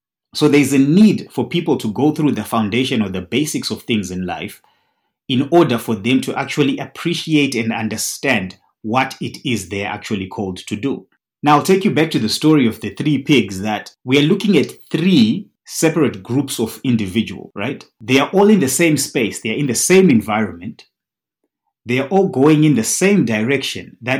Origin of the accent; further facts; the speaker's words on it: Zimbabwe; Now, I come from Zimbabwe where houses were built using brick. And personally, I grew up in a house that was bought by my parents in 1984.